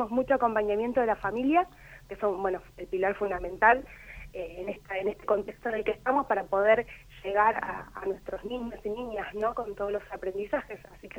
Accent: La Matanza, Buenos Aires Province, Argentina; soy de La Matanza. Trabajo en un jardín de Virrey del Pino.

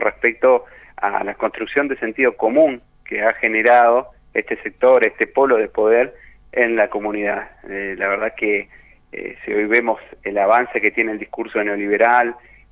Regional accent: Argentina; va a disertar sobre lo que nos está pasando como argentinos

